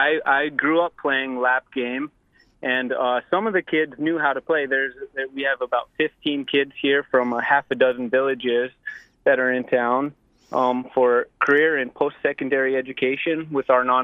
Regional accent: Bethel, Alaska, United States; I'm 30 years old, and I'm from Bethel, Alaska.

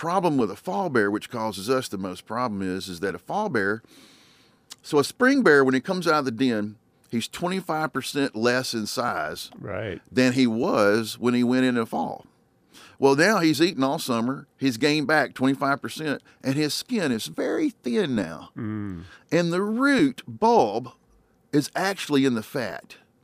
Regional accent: Mississippi, United States; And so we're so happy because Mississippi, my home state, is getting a little bit of credit.

